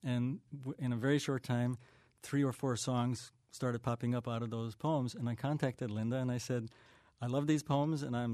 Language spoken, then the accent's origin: English; Budapest, Hungary; moved away; Actually, not when I was growing up. I was born in Budapest, and my parents kind of shielded us from things like that.